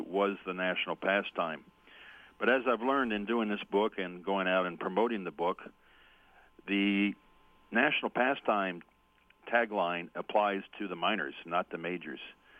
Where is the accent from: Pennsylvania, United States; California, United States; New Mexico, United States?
California, United States; Los Angeles; I grew up in Los Angeles when it was a minor league town.